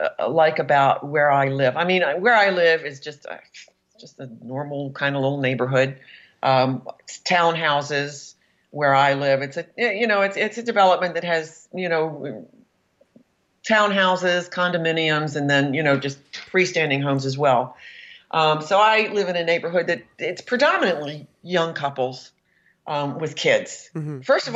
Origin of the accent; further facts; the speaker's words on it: Baltimore, Maryland, United States; I live in a different part of Maryland from where I grew up. I grew up in Baltimore City.